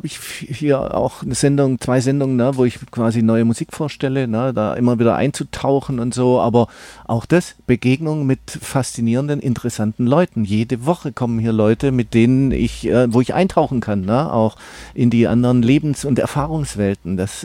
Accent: Lichtenwald, Baden-Württemberg, Germany; Lichtenwald ist zwischen auf dem Schurwald irgendwo da, zwischen Reichenbach und Plochingen.

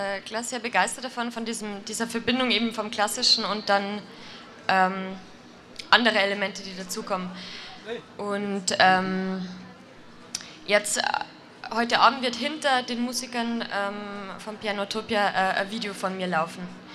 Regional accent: Bavaria, Germany; moved away as an adult; now in Aix-en-Provence, France; Aber eigentlich komme ich aus Niederbayern, deswegen.

